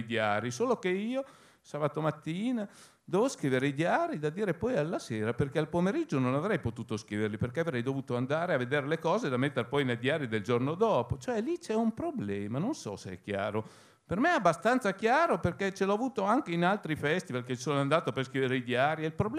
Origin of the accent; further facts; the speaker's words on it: Parma, Emilia-Romagna, Italy; sono di Parma, ho 48 anni compiuti da poco